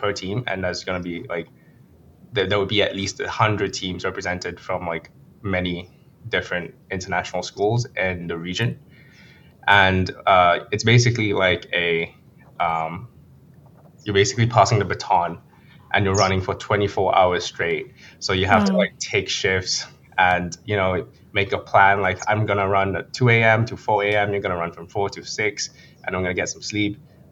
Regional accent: Malaysia; I grew up in Malaysia, which is a really tropical country in Southeast Asia. And I went to an international school

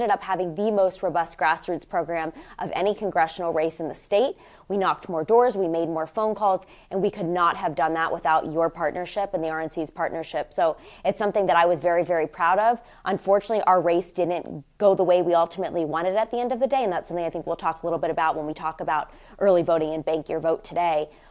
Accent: Ohio, United States; I'm from Northeast Ohio.

